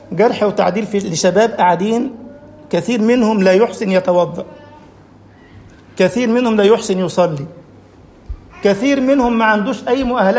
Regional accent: Egypt; كنت بدرس في مسجد في مدينة اسمها دار السلام عندنا في مصر

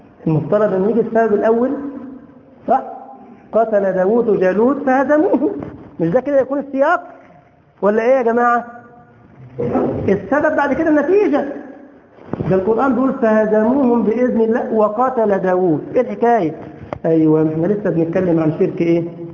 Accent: Egypt; موجود في بلدنا مصر هنا

